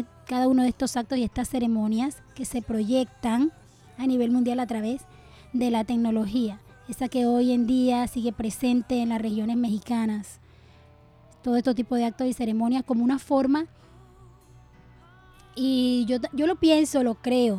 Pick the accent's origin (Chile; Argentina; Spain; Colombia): Colombia; A nosotros nos identifica como colombianos